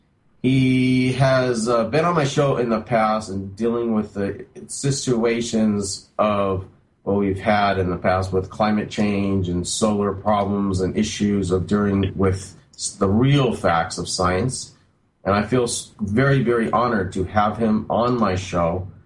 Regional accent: California, United States; I'm born and raised in California, so I sort of lived through a lot of earthquakes.

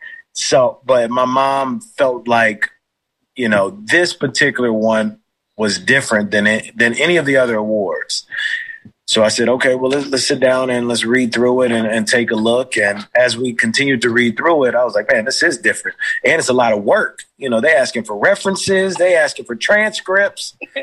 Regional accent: Miami, Florida, United States; growing up, I was born in Miami, Florida. So I was a Miami Hurricanes and I was a Florida State fan.

